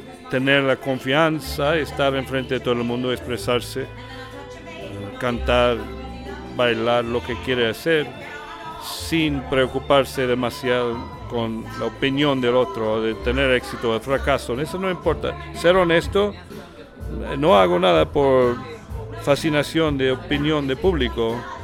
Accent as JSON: {"language": "Spanish", "region": "Texas", "country": "United States", "moved": "yes", "lives_now": "Mexico", "said": "Yo soy de campo, de Texas, de parte este, de bosque. Para mí, no sé, hay algo muy familiar. Yo soy indígena, tengo raíces tribales."}